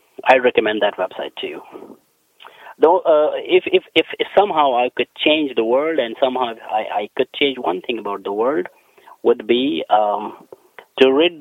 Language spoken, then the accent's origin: English; Pakistan; English is a second language; from Pakistan. An interesting thing about me is that I'm also an English language teacher like Luke.